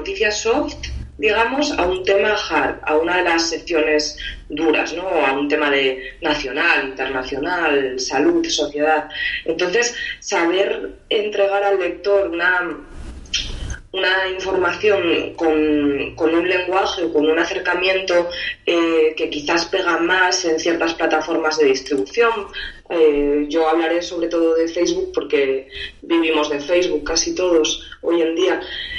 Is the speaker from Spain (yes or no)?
yes; Asturias, Spain; now in Madrid, Spain; Pues mira, yo soy asturiana en Madrid, de la cosecha del 83